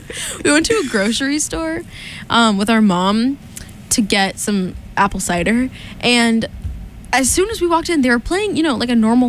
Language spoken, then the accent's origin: English; Somerville, Massachusetts, United States; I'm from Boston. I grew up in Somerville and, you know, the surrounding areas.